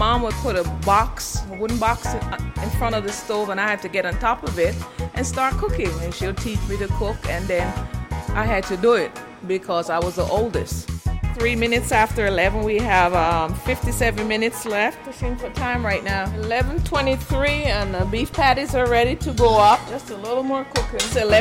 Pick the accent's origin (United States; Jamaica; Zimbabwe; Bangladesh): Jamaica; born there; I was born in Jamaica. I'm the first of the 11 kids